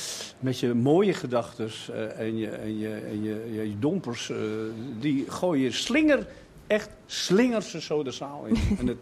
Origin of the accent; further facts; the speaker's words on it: Amsterdam, North Holland, Netherlands; ik ben een echte Amsterdammer